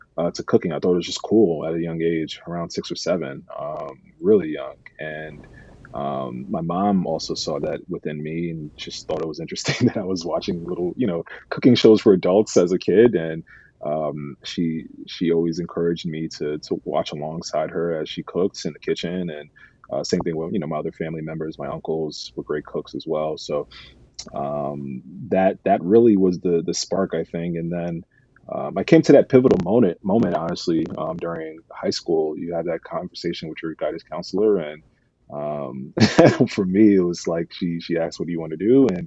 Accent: New York City, New York, United States; Yeah, I grew up in New York City.

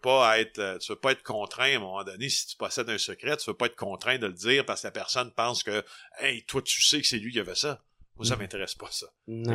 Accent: Quebec, Canada; moi, j'ai grandi au Témiscamingue, là, dans un petit village

